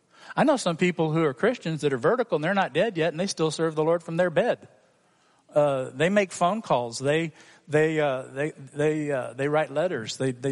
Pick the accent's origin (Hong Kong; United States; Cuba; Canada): Hong Kong; When I was growing up in Hong Kong as a missionary kid, he came and came to our church in Hong Kong, and we knew him right away.